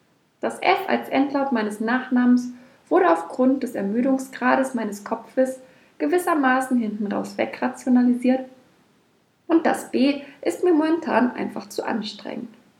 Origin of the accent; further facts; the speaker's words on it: Schleswig-Holstein, Germany; born there; Als gebürtige Schleswig-Holsteinerin ist es mir eine ganz besondere Ehre